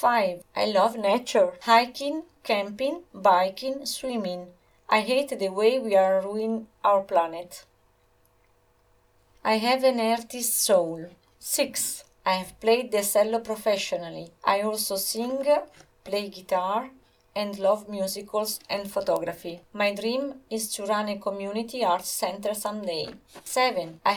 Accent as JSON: {"language": "English", "country": "United States", "said": "Although I am an American, I am ashamed of my country. I think the USA is a bully."}